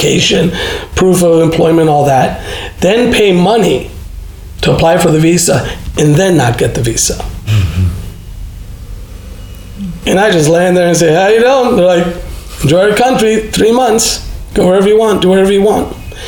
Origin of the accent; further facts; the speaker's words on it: Chicago, Illinois, United States; because I grew up in Chicago, public school, you know, you had people from all stratas of society.